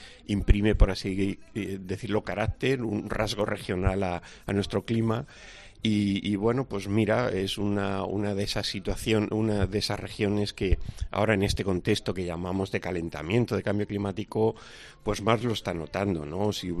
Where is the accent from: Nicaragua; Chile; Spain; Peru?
Spain; Alicante, Valencian Community; born there; Sí, nací en Alicante.